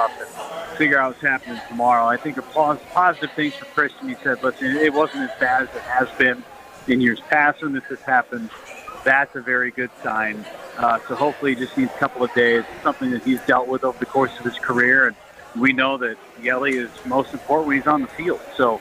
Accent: California, United States; The Californians came up, and I'm from California, so he thought that was funny.

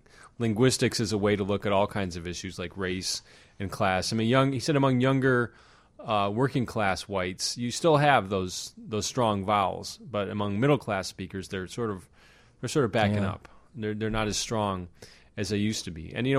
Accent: Lansing, Michigan, United States; there's also a skit based on my hometown, Lansing.

